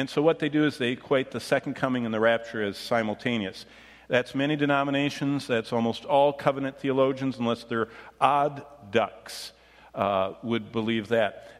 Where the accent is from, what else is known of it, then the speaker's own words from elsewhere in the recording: Michigan, United States; When I grew up in Michigan, I was ordained way back in the, well, I was ordained in the 80s